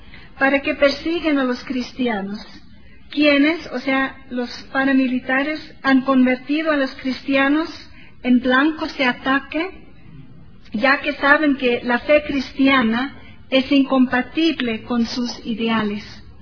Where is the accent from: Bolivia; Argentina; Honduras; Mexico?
Bolivia; Entonces, eso ya es algo más que podemos tocar como bolivianos, ¿cierto?